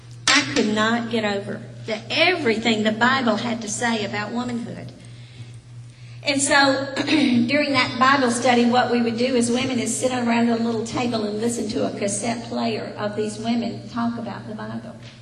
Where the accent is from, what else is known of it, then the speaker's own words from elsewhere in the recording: the South, United States; I was raised in the South, and I did have some understanding of the gospel